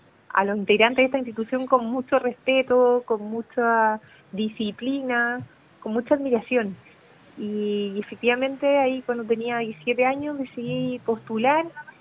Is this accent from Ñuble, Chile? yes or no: no; Viña del Mar, Valparaíso, Chile; nosotros somos de Viña y mis padres viajaron para acompañarme